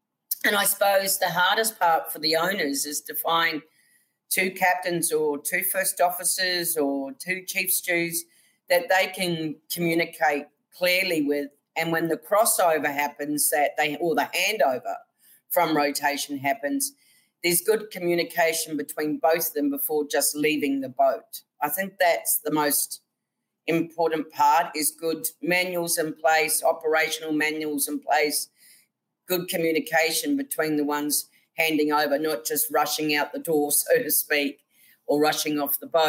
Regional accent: New Zealand; now in Australia; I'm a bit of a trader because I'm originally from New Zealand.

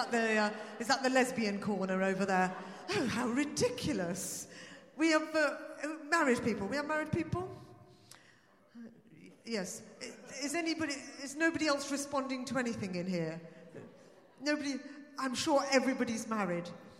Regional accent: Birmingham, West Midlands, United Kingdom; born there; I said, "I'm from England, I'm British." And she said, "No." "Where were you born?" I said, "Birmingham."

